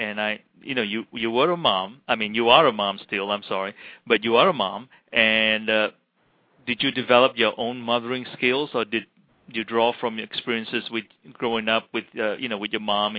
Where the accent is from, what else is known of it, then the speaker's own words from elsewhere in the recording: Malaysia; And actually, when I grew up in Malaysia, we have a lot of the European influence.